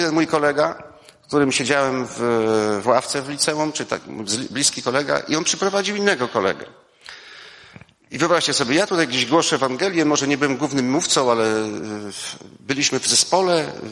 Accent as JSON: {"language": "Polish", "town": "Lublin", "region": "Lublin Voivodeship", "country": "Poland", "tie": "born or raised there", "said": "Ja jestem rodowitym lublinianinem."}